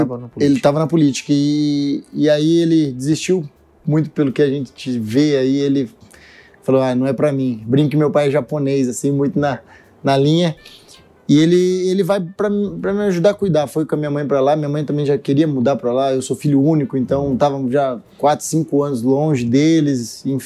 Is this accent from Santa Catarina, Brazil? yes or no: no; Cambé, Paraná, Brazil; also born or lived in Londrina; eu sou de Cambé, Londrina, ali, que é as duas cidades que eu não posso nem falar que eu sou de uma nem da outra, senão dá briga na região. Eu sou dessas duas cidades